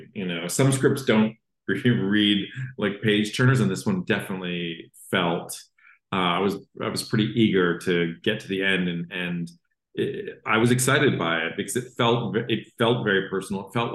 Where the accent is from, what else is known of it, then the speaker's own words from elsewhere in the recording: Canada; I was growing up in Canada and he was growing up in the UK